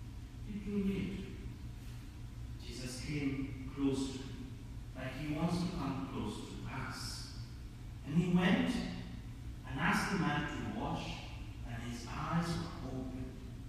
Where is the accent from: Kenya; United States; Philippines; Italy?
Kenya; When I was, I came from Kenya. I was born and raised.